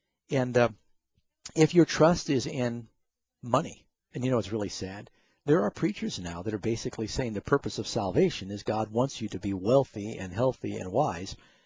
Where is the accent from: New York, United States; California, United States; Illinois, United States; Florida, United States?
California, United States; Burbank; born there; this amazing fact is interesting to me because I was born in Burbank. My father was in the aviation business.